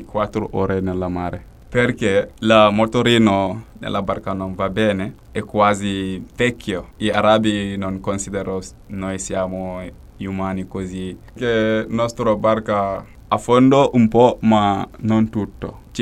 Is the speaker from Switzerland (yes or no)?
no; Gambia; vengo dal Gambia, ho 18 anni. Ho fatto un viaggio lungo, cominciato in Gambia.